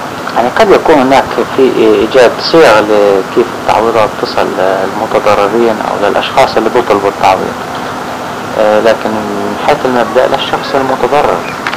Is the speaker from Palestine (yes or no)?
yes; Palestine; ولكن كفلسطينيين موجودين في قرانا